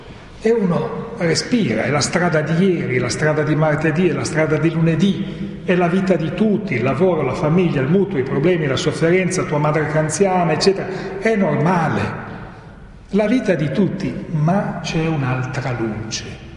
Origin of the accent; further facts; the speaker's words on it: Milan, Lombardy, Italy; now in Rome, Italy; Io sono di Milano